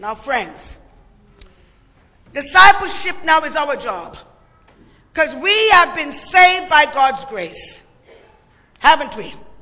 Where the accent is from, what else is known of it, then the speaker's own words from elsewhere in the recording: Jamaica; I'm from Jamaica, so we see people fish all the time because, you know, we're an island.